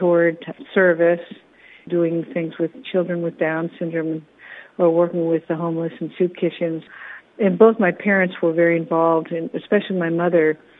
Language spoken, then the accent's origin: English; McLean, Virginia, United States; I'm one of eight. I grew up in McLean, Virginia.